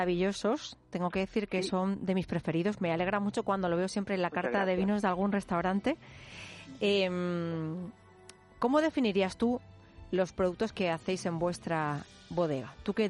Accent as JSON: {"language": "Spanish", "town": "Málaga", "region": "Andalusia", "country": "Spain", "said": "rinconcito que a mí me encanta, que les voy yo a decir, en Málaga, en mi tierra"}